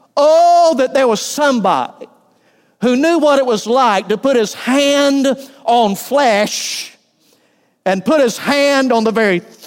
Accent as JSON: {"language": "English", "town": "Valdosta", "region": "Georgia", "country": "United States", "tie": "born or raised there", "said": "I knew a pastor friend of mine I grew up with over in Valdosta."}